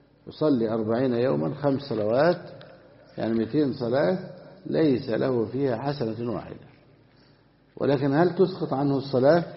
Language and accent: Arabic; Egypt; أو بشرب الخمر والبيرة التي عندنا في مصر، بخلاف البيرة التي في السعودية فهي مباحة